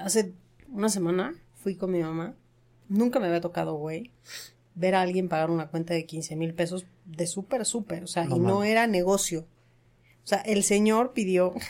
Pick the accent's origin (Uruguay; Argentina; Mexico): Mexico; Ecatepec, State of Mexico; Somos de Ecatepec.